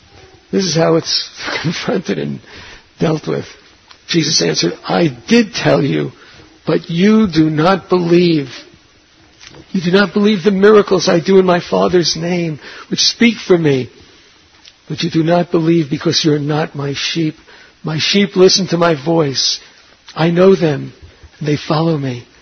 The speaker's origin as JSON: {"language": "English", "town": "New York City", "region": "New York", "country": "United States", "tie": "born or raised there", "said": "You know, when I grew up in New York City, Christmas in our almost entirely Jewish neighborhood was for us a very mysterious Gentile holiday that we watched, actually just watched it from afar."}